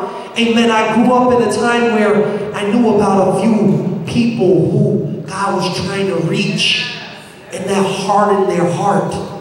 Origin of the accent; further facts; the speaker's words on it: New York, United States; I was from New York, I was a little bigger at the time, and I was the muscle